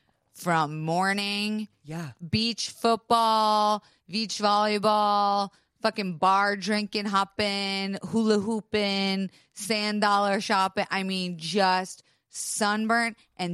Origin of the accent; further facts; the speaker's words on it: Florida, United States; Imagine growing up in the Florida mecca of spring break. Like spring break every year.